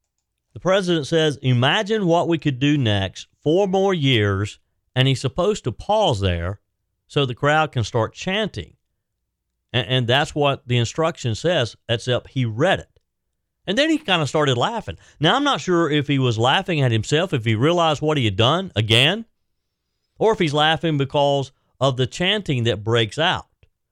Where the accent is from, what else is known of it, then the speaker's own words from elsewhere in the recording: South Carolina, United States; are they about to become unionized in my home state of South Carolina?